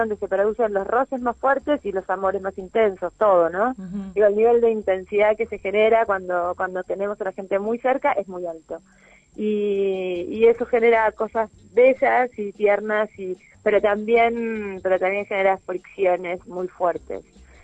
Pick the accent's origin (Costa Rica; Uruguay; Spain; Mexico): Uruguay; a mí me gusta decir que soy uruguaya, porque yo me siento muy uruguaya. No solo tengo a toda mi familia acá